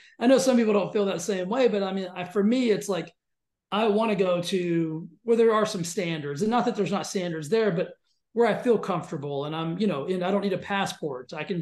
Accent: United States; And I think as an American, we say, that doesn't make any sense.

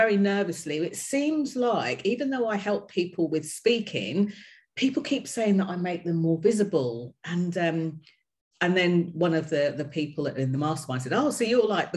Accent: United Kingdom; accent: British; I'm speaking to an American, my accent will get even more British as we go through this.

